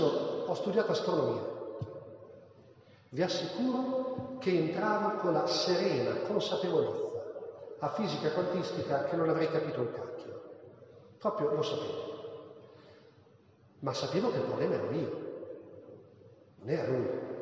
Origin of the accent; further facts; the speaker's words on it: Cento, Emilia-Romagna, Italy; io sono di Cento, zona di Cento, da noi avevamo le pere